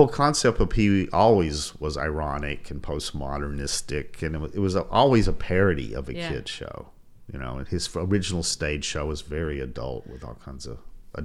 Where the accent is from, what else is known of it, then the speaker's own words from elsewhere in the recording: Chattanooga, Tennessee, United States; I had the idea because I was starting to do similar things, and I wanted to do one in my hometown.